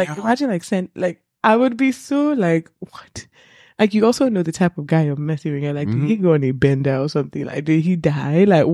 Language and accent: English; Nigeria; I love Nigerian women, and like, I love being a Nigerian woman, but being a Nigerian woman in this society is sucky.